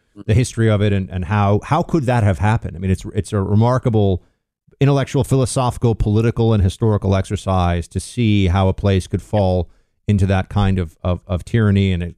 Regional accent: New York, United States; as a New Yorker, former New Yorker now

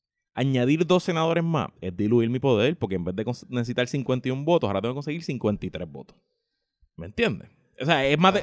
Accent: Puerto Rico; nosotros no somos americanos, somos puertorriqueños.

